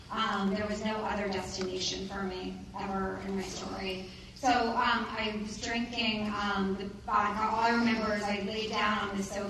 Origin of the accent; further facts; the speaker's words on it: New York City, New York, United States; So as I said, I grew up in New York City